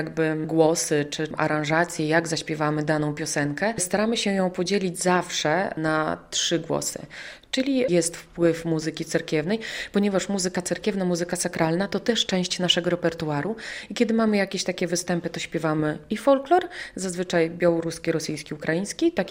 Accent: Podlaskie Voivodeship, Poland; jesteśmy z Podlasia. I zazwyczaj śpiewamy po białorusku, ale też znamy pieśni właśnie w języku ukraińskim, a także w języku rosyjskim

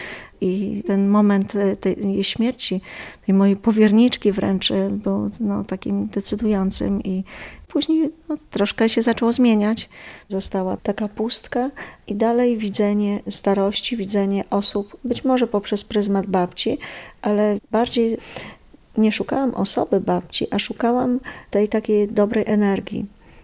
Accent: Białystok, Podlaskie Voivodeship, Poland; To była taka trzypokoleniowa rodzina w białostockim bloku.

